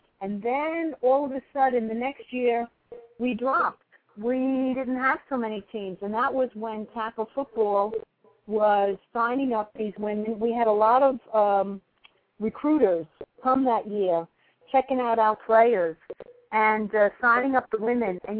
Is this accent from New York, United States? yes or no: yes; New York, United States; And I'm from New York, so I stereotype and I generalize.